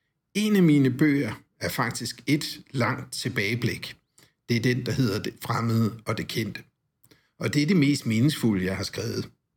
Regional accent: Haderslev, Region of Southern Denmark, Denmark; Haderslev, den by, hvor jeg voksede op og som jeg forlod i sommeren 1990.

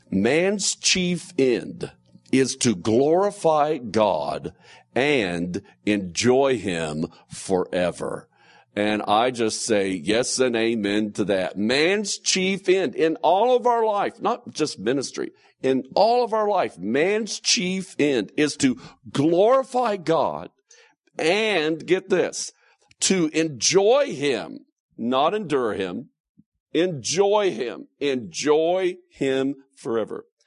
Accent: Franklin, Tennessee, United States; so it's just a blessing as well to be here filming and recording this in Franklin, Tennessee, in my hometown.

